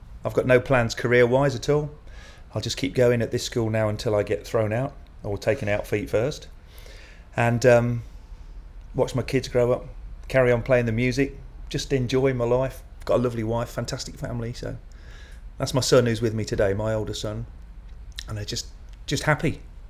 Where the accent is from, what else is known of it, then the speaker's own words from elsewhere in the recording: Peterborough, East of England, United Kingdom; Yeah, I grew up in Peterborough. Original Peterborough boy